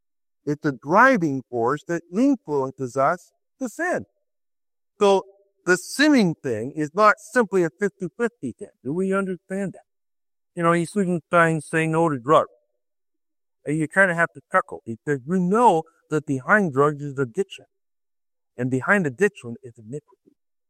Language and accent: English; Brantford, Ontario, Canada; When I was a boy growing up in Brantford, we had those yellow things growing up on our lawn.